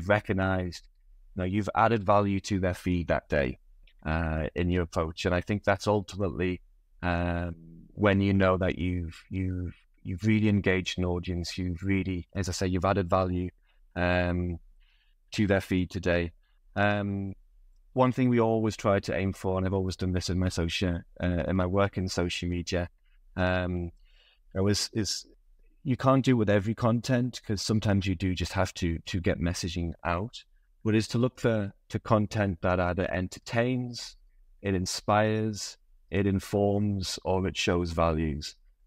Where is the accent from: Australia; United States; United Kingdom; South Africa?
United Kingdom; Sunderland, North East England; So a shout out to my hometown football club, Sunderland AFC, at the same time.